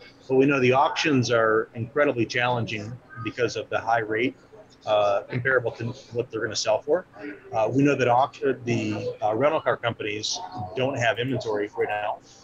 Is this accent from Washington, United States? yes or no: no; Illinois, United States; So I'm from Illinois. In Illinois, we're not a title holding state.